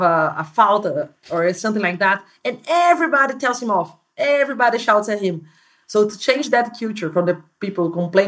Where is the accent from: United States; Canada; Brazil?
Brazil; when we started cricket here in my hometown, there was no cricket.